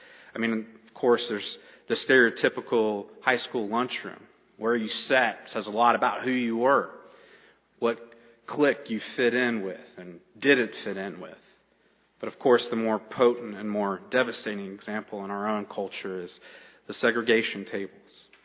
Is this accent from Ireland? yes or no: no; South Carolina, United States; I grew up in South Carolina, but that's where my mom's from. She's from that part of the Ozarks